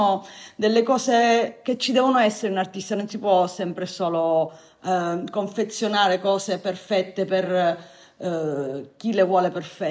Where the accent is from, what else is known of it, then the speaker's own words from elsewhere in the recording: Sicily, Italy; Il luogo come spazio vitale è stata ed è e spero rimarrà sempre la Sicilia, perché è la mia terra.